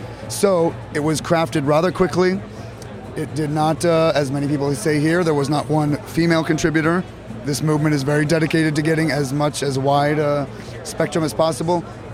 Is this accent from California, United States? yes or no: yes; San Francisco, California, United States; San Francisco.